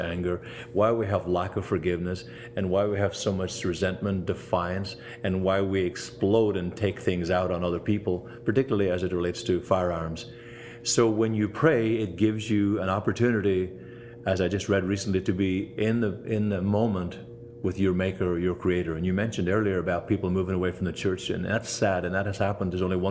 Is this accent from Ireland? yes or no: yes; Ireland; I grew up in Ireland, family of 11, holes in my shoes, but a very strong faith by my great parents.